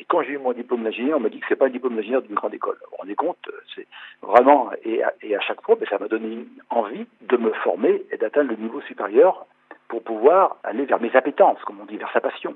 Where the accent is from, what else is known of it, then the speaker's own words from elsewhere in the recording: L'Épine, Pays de la Loire, France; je suis originaire de l'île de Noirmoutier, de Lépine plus précisément